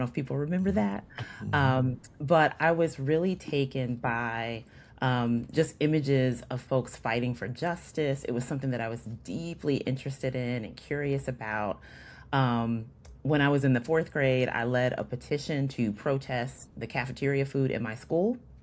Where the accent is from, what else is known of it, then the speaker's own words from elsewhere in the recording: Richmond, Virginia, United States; born there; also born or lived in Hampton; So I was born in Richmond, Virginia. Most of my family is from Virginia. Later lived in Hampton. That is a big part of my sort of origin story. Most of my family is from that region.